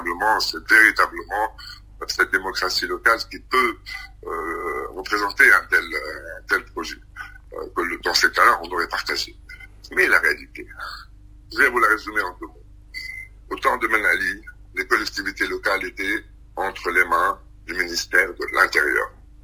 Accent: Tunisia; qu'est-ce que nous en tant que Tunisiens qui habitant en Tunisie, que ce soit gouvernement ou non

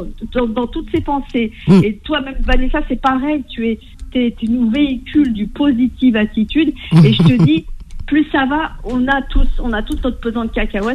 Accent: France; parce qu'on est français

